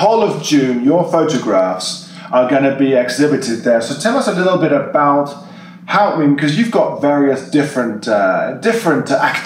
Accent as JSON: {"language": "English", "region": "London", "country": "United Kingdom", "said": "I'm from London. I am from London."}